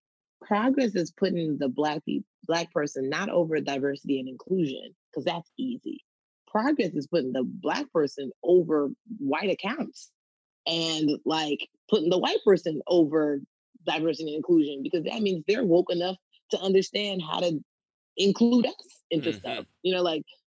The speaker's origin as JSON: {"language": "English", "country": "Nigeria", "said": "especially being Nigerian, we're always taught to be better than, like, whoever's our competitor."}